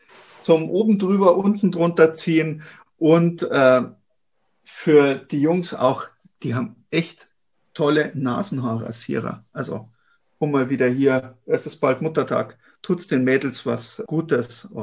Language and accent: German; Munich, Bavaria, Germany; born there; dass man als gebürtiger Münchner dann doch ganz gern auch mal für München spielen darf